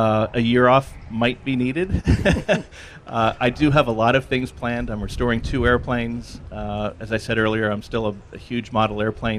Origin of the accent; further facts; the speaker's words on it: England, United Kingdom; also born or lived in London; I grew up in England. I moved to London in 1970, and that's where I became a teenager